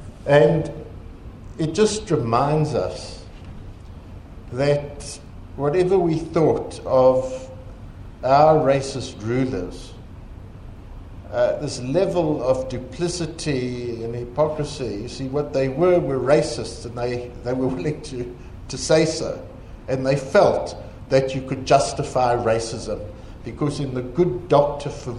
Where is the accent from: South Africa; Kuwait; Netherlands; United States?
South Africa; And that's what we grew up with in South Africa.